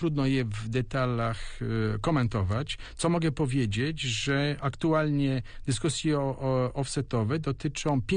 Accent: Łódź, Łódź Voivodeship, Poland; No to jako Łodzianin, jako Polak, moim marzeniem jest

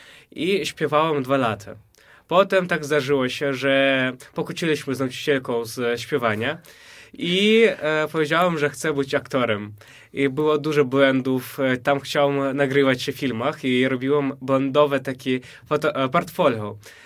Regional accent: Mykolaiv, Mykolaiv Oblast, Ukraine; Polish is a second language; now in Łódź, Poland; Przyjechałem z Ukrainy, z Mikołajowa. Takie bardzo fajne miasto nad morzem.

